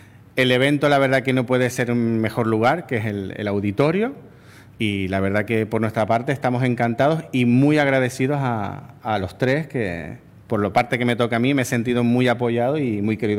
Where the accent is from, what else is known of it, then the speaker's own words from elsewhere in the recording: Tenerife, Canary Islands, Spain; fue quien me animó a volver a Tenerife, a mi tierra, y donde realmente, como dice Efraín, no tendría que haber salido nunca.